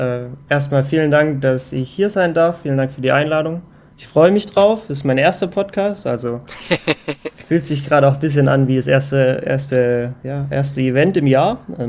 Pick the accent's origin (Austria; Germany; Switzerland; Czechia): Germany; Reutlingen, Baden-Württemberg; bei Stuttgart, südlich von Stuttgart, genau. In Reutlingen bin ich aufgewachsen, also ich bin gebürtiger Reutlinger. Ja. Reutlingen aufgewachsen, bin dann ja nach Freiburg gezogen und jetzt nach dem Unfall wieder hierher gekommen.